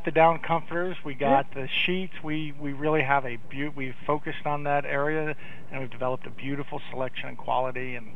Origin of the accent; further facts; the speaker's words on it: New England, United States; And I grew up in New England, so I think I was just raised to think of L.L. Bean as the most perfectly executing company